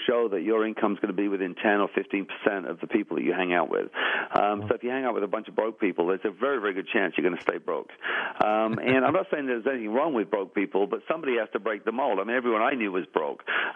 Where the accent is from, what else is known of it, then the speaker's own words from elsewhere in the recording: England, United Kingdom; moved away; I grew up in England, and we, by Western standards, we were very, very poor.